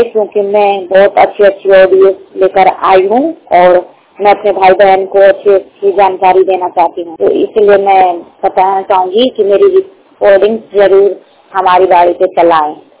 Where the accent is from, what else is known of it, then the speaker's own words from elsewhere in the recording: Uttar Pradesh, India; now in Delhi, India; और मैं यूपी से मैं हूँ, यूपी की रहने वाली हूँ।